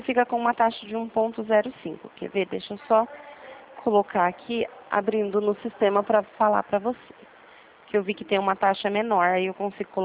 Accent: Presidente Prudente, São Paulo, Brazil; Eu sou aqui de Presidente Prudente.

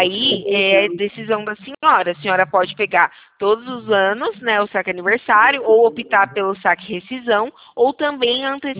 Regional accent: Santa Bárbara d'Oeste, São Paulo, Brazil; eu sou aqui do interior de São Paulo, Santa Bárbara do Oeste.

